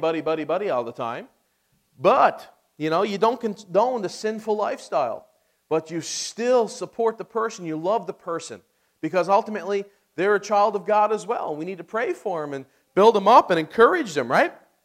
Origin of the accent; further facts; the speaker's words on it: Newfoundland and Labrador, Canada; I am from Newfoundland.